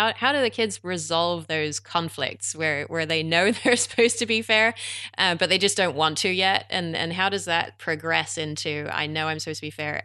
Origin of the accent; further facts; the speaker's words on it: England, United Kingdom; In others, as an English person.